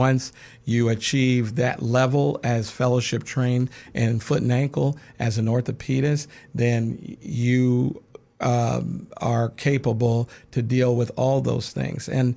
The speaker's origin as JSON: {"language": "English", "region": "Midwest", "country": "United States", "said": "I'm from the Midwest, and as one ages up there, sometimes there's an attitude where it's just packed in."}